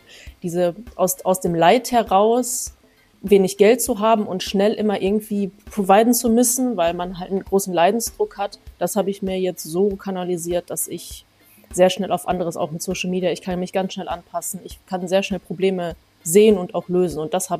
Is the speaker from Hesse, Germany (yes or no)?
no; Essen, North Rhine-Westphalia, Germany; Ich komme aus Essen. Aus Essen. Ich bin an der Zeche Zollverein geboren. 100, 200 Meter weg von der Zeche Zollverein.